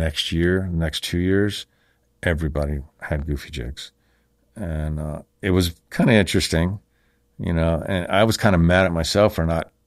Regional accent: Bahamas; I grew up on the water and I grew up in the Bahamas

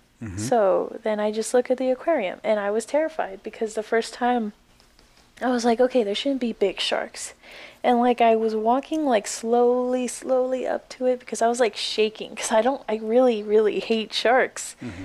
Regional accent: California, United States; I've been to, like, Disneyland once or twice, like, in California. I'm from California.

